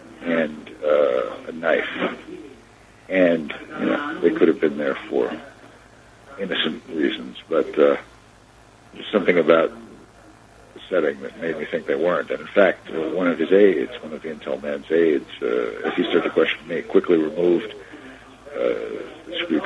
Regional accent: United States; But I can get away with a lot more because I'm a foreigner, especially because I'm an American.

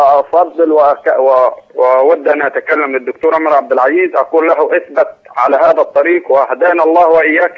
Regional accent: Egypt; ونحن ابناء مصر

